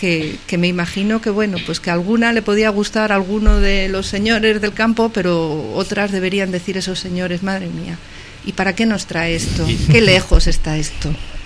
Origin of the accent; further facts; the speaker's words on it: Salamanca, Castile and León, Spain; now in Extremadura, Spain; Yo soy salmantina y siempre he dicho que si hay algo que me gusta de la Junta de Extremadura, después de vivir aquí 12 años